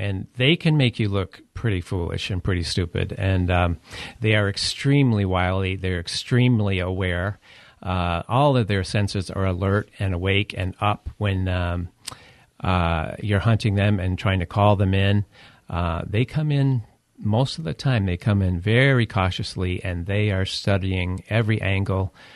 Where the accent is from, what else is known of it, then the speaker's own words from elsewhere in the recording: South Burlington, Vermont, United States; I mean, I grew up in South Burlington.